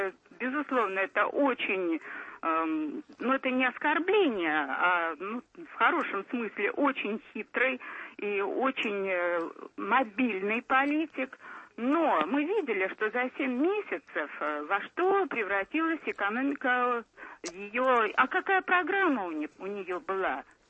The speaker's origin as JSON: {"language": "Russian", "country": "Ukraine", "tie": "born there", "said": "ну вот я, например, родилась на Украине и очень много там работала, на Украине."}